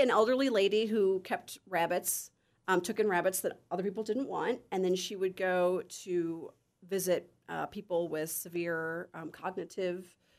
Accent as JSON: {"language": "English", "region": "Illinois", "country": "United States", "said": "I'm from Illinois originally, so I went to the U of I and..."}